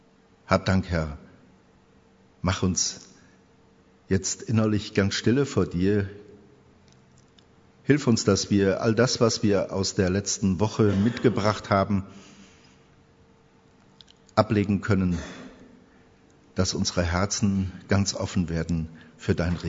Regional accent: Siegen, North Rhine-Westphalia, Germany; Ich bin waschechter Siegener und bin groß geworden, geistlich groß geworden im CVM Eiserfeld

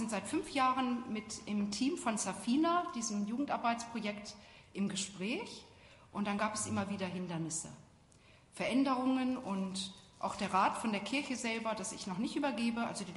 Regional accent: Bielefeld, North Rhine-Westphalia, Germany; Ich bin gebürtig oder mit der Rückkehr nach Deutschland in Bielefeld aufgewachsen. Dort ist meine Heimatgemeinde.

